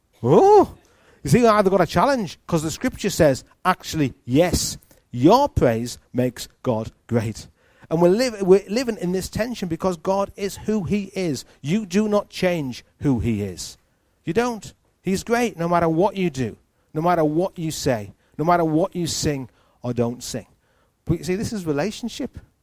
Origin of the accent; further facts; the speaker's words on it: Hartlepool, North East England, United Kingdom; now in Liverpool, United Kingdom; I'm from Hartlepool in the northeast of England. Beautiful, sunny Teesside. And I've lived in Liverpool for almost 12 years. And I love Liverpool. It's home for me.